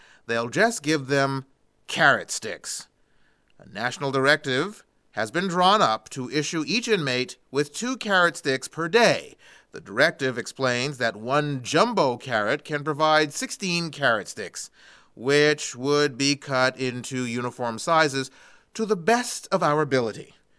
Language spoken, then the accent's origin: English; Canada; Okay, I'm Canadian, so I'm not going to pretend to understand the Second Amendment of the U.S. Constitution